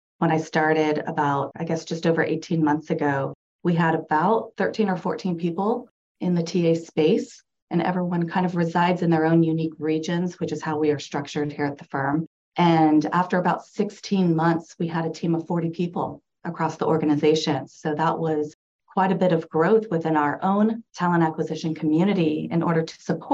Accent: Kansas City, Missouri, United States; I grew up in Kansas City

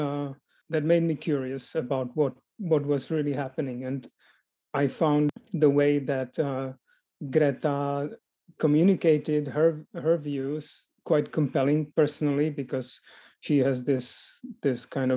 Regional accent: Czechia; English is a second language; now in Vienna, Austria; I come from Czech originally, and I have been at VU since 2018.

